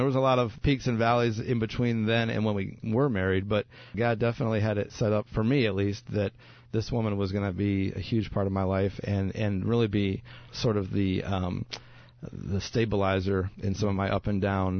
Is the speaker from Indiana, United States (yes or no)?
yes; Indiana, United States; A missionary came and visited my home church. I grew up in Indiana.